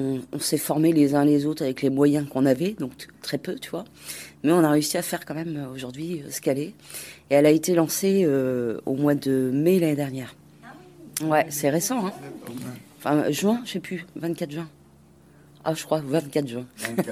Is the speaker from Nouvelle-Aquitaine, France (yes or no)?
yes; La Rochelle, Nouvelle-Aquitaine, France; Bon, j'étais pas très loin, j'étais de La Rochelle.